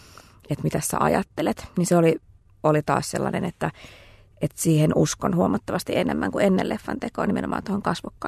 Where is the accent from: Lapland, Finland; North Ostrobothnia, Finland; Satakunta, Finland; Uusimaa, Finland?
Uusimaa, Finland; Helsinki; also born or lived in Turku / Orivesi / Lusaka, Zambia; Mä oon itse Helsingistä kotoisin ja oon asunut sitten Suomessa myös Turussa ja Orivedellä ja sen lisäksi Sambiassa, Lusakassa.